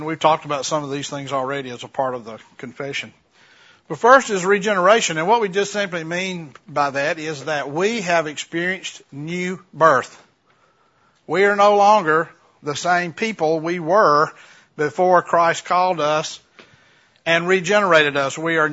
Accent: Mississippi, United States; now in Alabama, United States; Well, I usually say Alabama. That is where I live, so. But I am from Mississippi, as you're right.

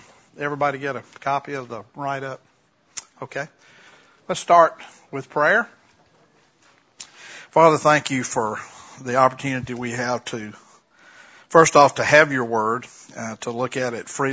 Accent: Mississippi, United States; now in Alabama, United States; Well, I usually say Alabama. That is where I live, so. But I am from Mississippi, as you're right.

